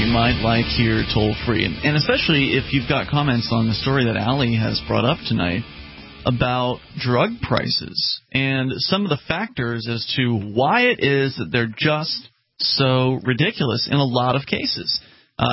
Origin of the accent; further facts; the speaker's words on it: Florida, United States; I'm originally from Florida.